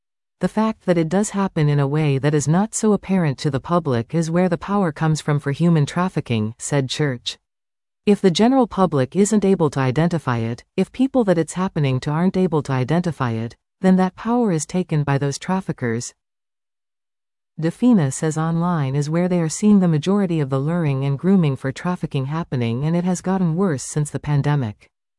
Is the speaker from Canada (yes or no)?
yes; Ontario, Canada; I'm from Northern Ontario. I grew up in a community that has a population of 1,500 people